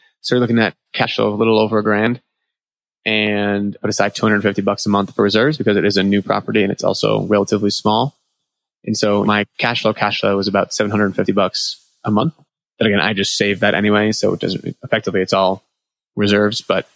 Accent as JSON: {"language": "English", "region": "New England", "country": "United States", "said": "Okay. So I'm from New England, right?"}